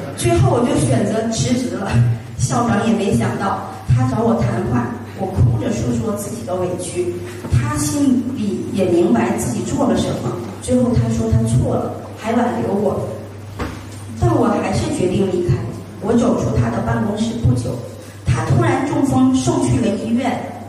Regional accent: Yanbian, Jilin, China; now in Singapore; 我来自东北延边，那边的人很会打架的，东北虎就是给我们起的名字。

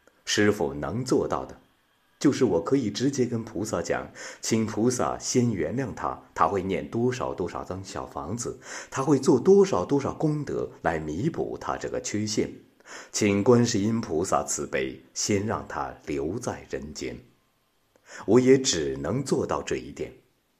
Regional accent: China; 这就是我们中国人讲的一句话

